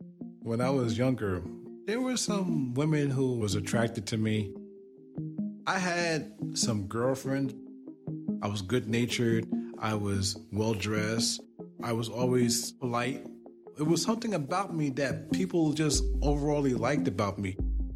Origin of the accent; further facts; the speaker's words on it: Brooklyn, New York, United States; born there; I was born in Brooklyn.